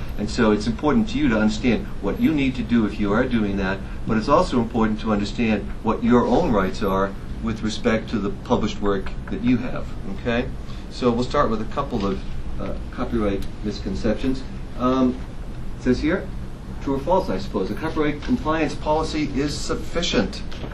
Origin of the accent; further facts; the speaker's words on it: Boston, Massachusetts, United States; I'm from Boston. It's hard to tell, but I am.